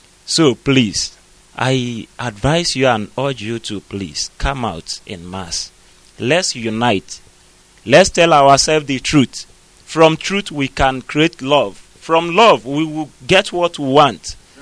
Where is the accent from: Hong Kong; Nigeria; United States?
Nigeria; South East; now in Bangkok, Thailand; We don't know anything about Nigeria. Nigeria is not our birthright or whatsoever. We are from Biafra.